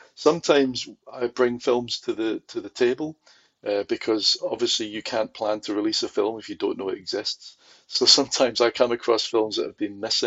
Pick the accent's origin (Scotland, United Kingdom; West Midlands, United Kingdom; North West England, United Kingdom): Scotland, United Kingdom; Glasgow; now in London, United Kingdom; I am a Glaswegian. I am a Scotsman. I live in London.